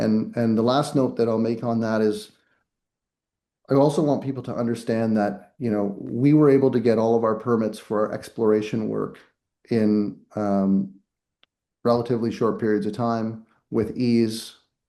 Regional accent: Canada; I'm Canadian, so weighing in on U.S. politics isn't popular

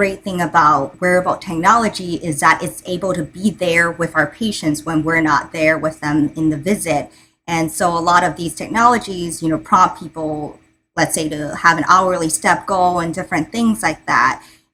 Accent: New York City, New York, United States; and I'm actually a New Yorker. I did all my training in New York.

